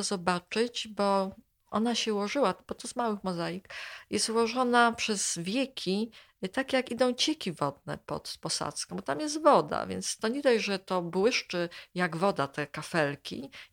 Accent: Łódź, Łódź Voivodeship, Poland; Ja się wychowałam nad rynsztokami w Łodzi, na Bałtach

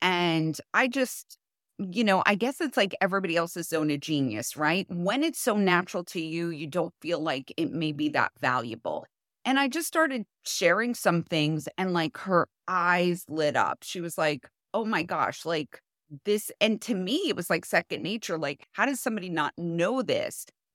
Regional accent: New Jersey, United States; Yeah, so I grew up in New Jersey

